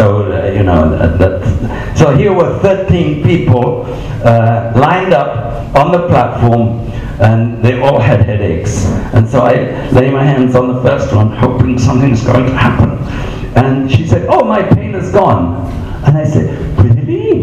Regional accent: England, United Kingdom; accent: English; you already tell from my accent I'm English.

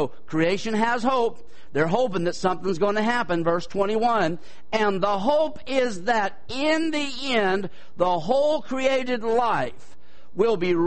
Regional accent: California, United States; Now, I was raised in California

